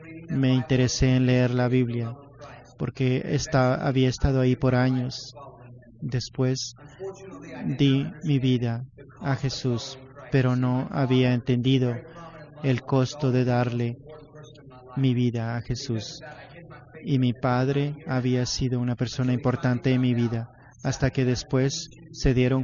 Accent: Houston, Texas, United States; born there; also born or lived in Iran; yo nací aquí en Houston. Cuando tenía 2 años, mi familia se fue de regreso a Irán. En los años de los 70, cuando hubo una revolución allá, nos regresamos a Houston.

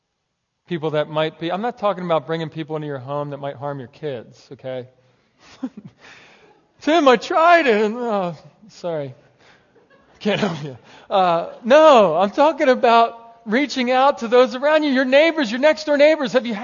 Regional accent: Northeast, United States; And growing up in the Northeast, that's not always the case.

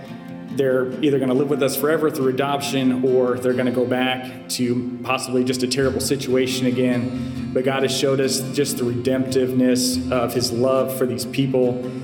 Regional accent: Leander, Texas, United States; We're from Leander, Texas. We moved here in 2010 for medical school, and we've been here since then.

